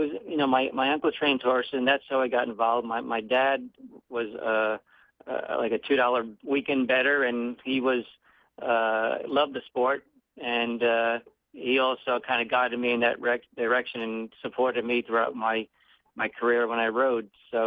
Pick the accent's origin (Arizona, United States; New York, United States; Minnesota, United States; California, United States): New York, United States; And eventually, when Mark Cassie left New York, I stayed in New York, being that was my hometown